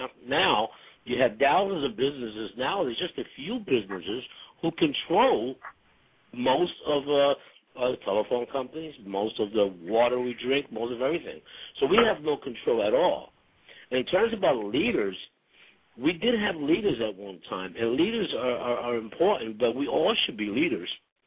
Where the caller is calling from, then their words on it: Philadelphia, Pennsylvania, United States; I'm calling from Philadelphia.